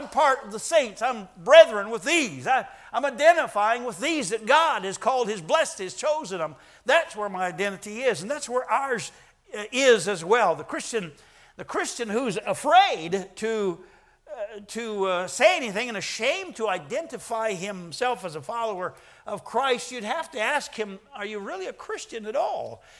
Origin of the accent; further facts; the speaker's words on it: Arizona, United States; now in California, United States; I identify myself grudgingly sometimes as a Californian. I'm glad I was raised in Arizona.